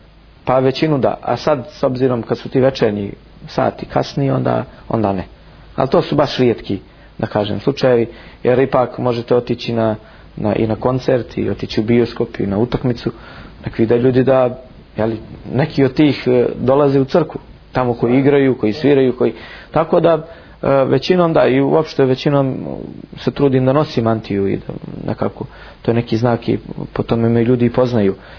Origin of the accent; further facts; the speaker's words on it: Montenegro; mi smo bili svi iz Crne Gore tu